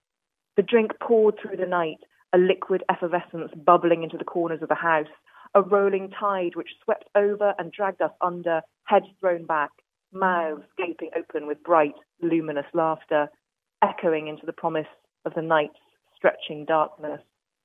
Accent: Northern Ireland, United Kingdom; accent: English; also born or lived in England; I was born in England and I've always spoken with a very English accent. But when I was four, my family moved to the north of Ireland and we lived outside Derry.

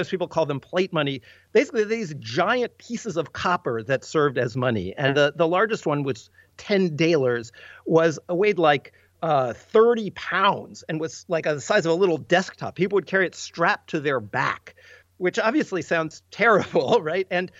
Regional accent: United States; I studied U.S. history. I grew up in the States and I never knew this story until I started learning about money.

